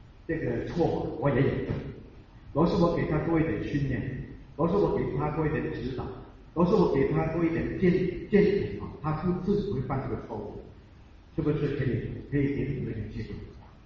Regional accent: China; now in Toronto, Canada; 我们是中国人，这是老外的东西

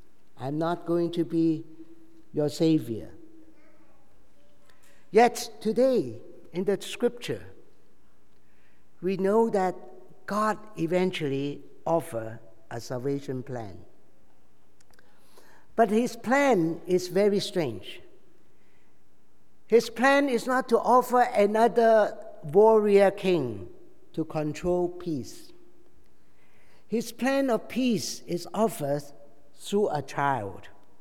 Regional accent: Hong Kong; I came from Hong Kong, so I've been following a lot of news of what is happening, the turmoil in Hong Kong

